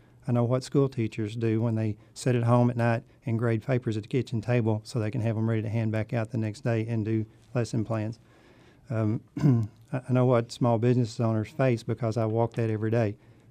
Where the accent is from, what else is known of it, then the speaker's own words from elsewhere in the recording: Kentucky, United States; You know, I was born and raised in Graves County. I grew up on a farm.